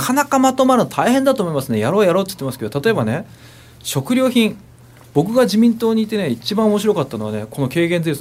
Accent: Asahikawa, Hokkaido, Japan; 私のふるさと北海道旭川空港

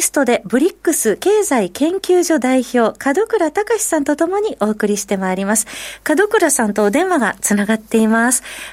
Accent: Numazu, Shizuoka, Japan; 私の出身の静岡、沼津は富士山の柄であったりとか、いろいろと。

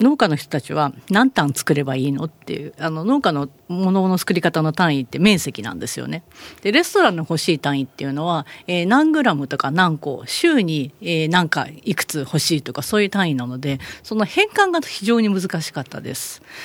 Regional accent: Saitama, Japan; たまたまその数年前に地元の埼玉市に

